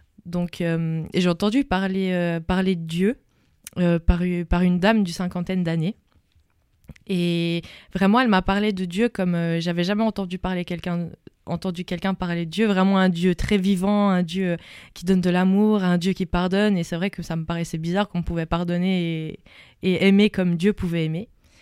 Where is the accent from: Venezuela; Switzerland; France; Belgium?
Switzerland; j'ai 22 ans, je viens de la Suisse. Alors moi, j'ai grandi avec des parents qui étaient non chrétiens.